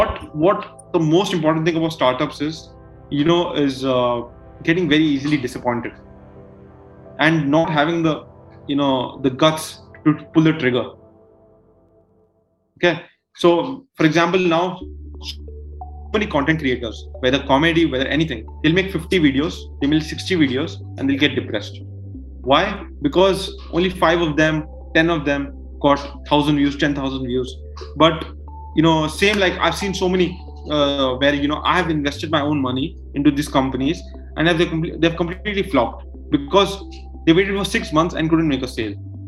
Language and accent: English; Nigeria; I'm not primarily from India. I study in the UK, but my hometown where I stay is Nigeria actually.